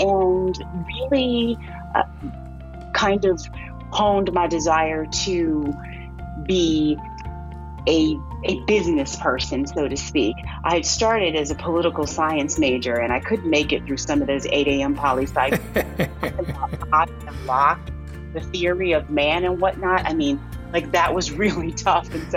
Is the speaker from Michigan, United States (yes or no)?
yes; Flint, Michigan, United States; I'm a Midwesterner. I actually grew up in Flint, Michigan.